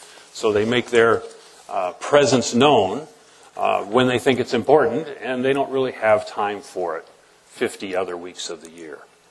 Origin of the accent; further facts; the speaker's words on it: Huntington, Indiana, United States; She's my high school sweetheart from my hometown in Huntington, Indiana.